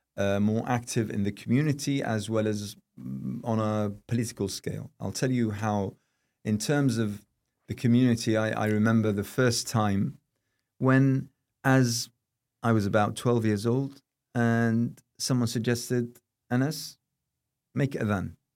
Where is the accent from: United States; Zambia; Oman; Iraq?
Iraq; English is a second language; whether they be in Iraq, in my home country